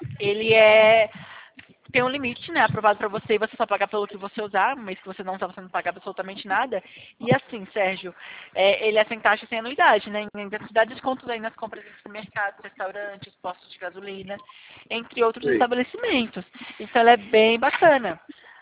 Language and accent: Portuguese; Alagoas, Brazil; O meu DDD tá até 82, né? Que eu sou aqui de Alagoas, rapaz.